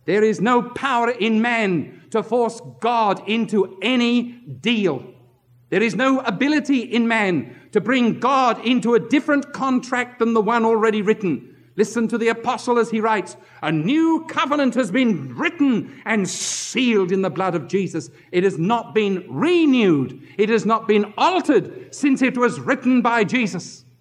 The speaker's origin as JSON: {"language": "English", "region": "England", "country": "United Kingdom", "tie": "born or raised there", "said": "I grew up in England, with all the funny things that English people think."}